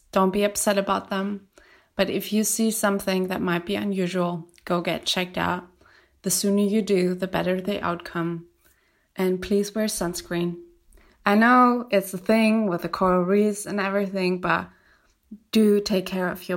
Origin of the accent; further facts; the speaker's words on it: Germany; I'm from Germany